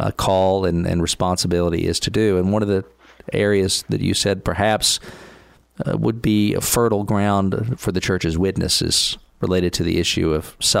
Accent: United Kingdom; now in United States; As a Brit who spends a good bit of time observing things over here in the States

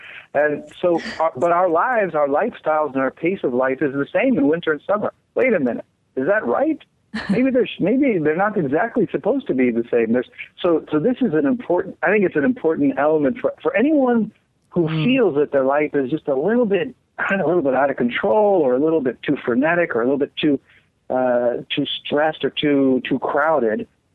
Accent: Ohio, United States; I'm from Northern Ohio, so we have the same thing, the distinct seasons.

